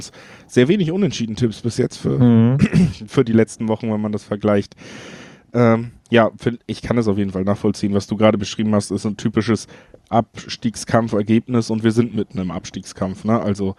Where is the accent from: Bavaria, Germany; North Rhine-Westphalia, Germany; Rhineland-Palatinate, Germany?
North Rhine-Westphalia, Germany; Cologne; ich komme ja selber aus Köln.